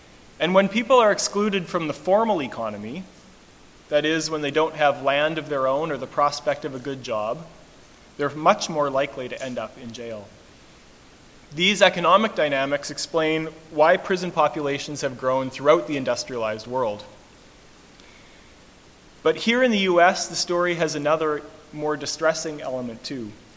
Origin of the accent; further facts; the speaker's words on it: Saskatchewan, Canada; but I grew up in the country. And I could put up with being in the city most of the time, but growing up in Saskatchewan, when there's snow on the ground